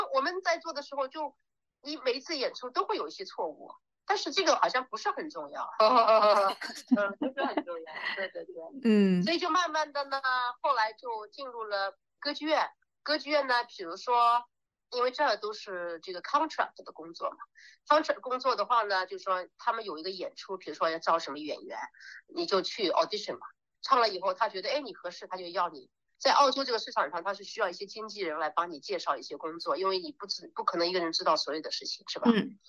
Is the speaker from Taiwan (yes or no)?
no; China; 然后4人一组，只有我一个中国人，其他都是洋人了。